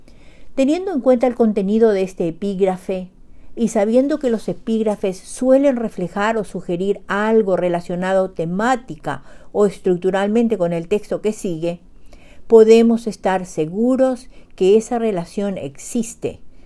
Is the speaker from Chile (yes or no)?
no; Paraguay; now in Bedford, United States; llego hasta ustedes desde Bedford, Massachusetts, con un nuevo relato de la producción narrativa de mi país natal, Xeretamí, Paraguay, situado en el corazón de América del Sur.